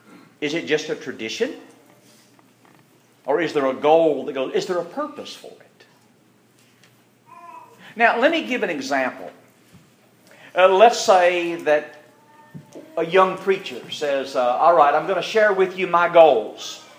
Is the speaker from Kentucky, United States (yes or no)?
yes; Kentucky, United States; Now, even though I'm from Kentucky, I can count to one.